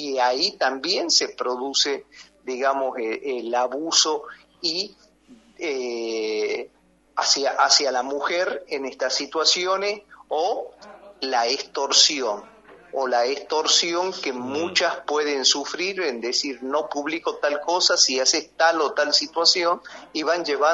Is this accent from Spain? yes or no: no; Argentina; para la nación como argentinos será, digamos, un logro muy importante.